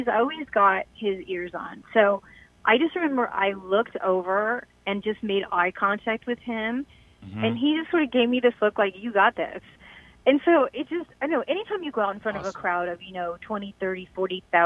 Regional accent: Midwest, United States; I was raised in the Midwest, and I was raised on a farm.

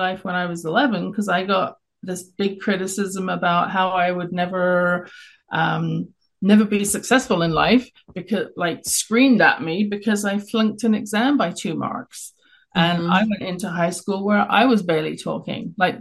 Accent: London, United Kingdom; accent: English; I grew up in London, England. You can tell from my accent, wasn't born in Canada

